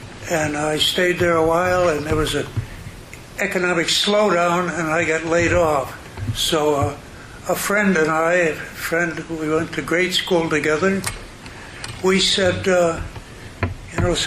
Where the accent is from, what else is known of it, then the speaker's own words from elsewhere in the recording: Ohio, United States; he recognized my serial number that I was from Ohio.